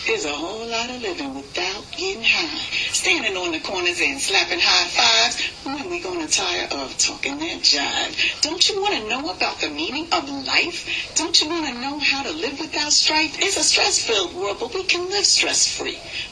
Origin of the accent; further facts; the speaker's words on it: New York City, New York, United States; I'm from New York.